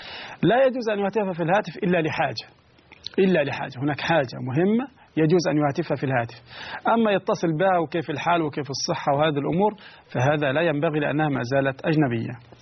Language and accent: Arabic; Egypt; وهذا موجود حتى عندنا في مصر، في مصر هنا موجود